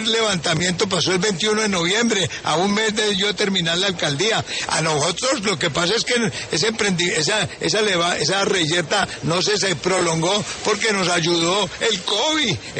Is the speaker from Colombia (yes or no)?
yes; Colombia; Nosotros tenemos que pensar como colombianos en redistribuir el ingreso.